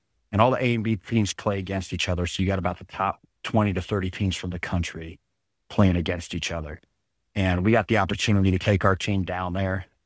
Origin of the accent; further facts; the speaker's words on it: Arizona, United States; also born or lived in Kansas; And I moved from Kansas back here to Arizona, where I originally grew up.